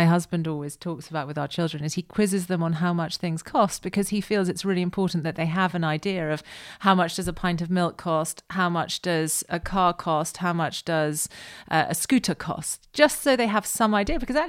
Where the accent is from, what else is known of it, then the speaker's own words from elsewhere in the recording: United Kingdom; I feel like as the British, we have kind of grown up in a world where sometimes the British find it a little bit difficult to talk about money.